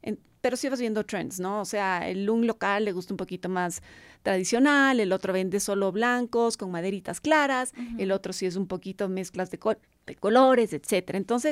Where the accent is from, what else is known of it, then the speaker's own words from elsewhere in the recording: Ecuador; somos de Ecuador. No pueden creer que seamos realmente ecuatorianos, les encanta.